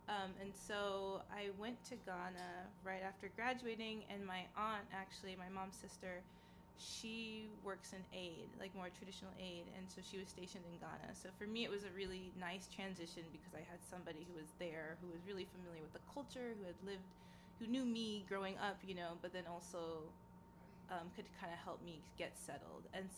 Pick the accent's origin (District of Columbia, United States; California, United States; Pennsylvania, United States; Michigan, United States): California, United States; I grew up in California. My family is Colombian from Cali.